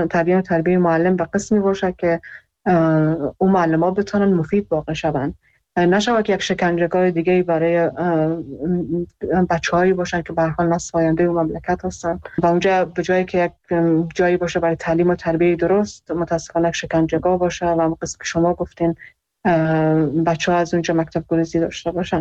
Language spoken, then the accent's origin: Persian; Iran; خودم در ایران بزرگ شدم و اونجا درس خوندم